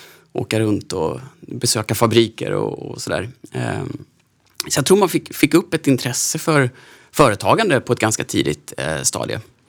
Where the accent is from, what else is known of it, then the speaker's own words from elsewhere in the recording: Småland, Sweden; Och jag växte upp i Småland, föräldrar som egna företagare, så som ganska många är i den regionen så att säga.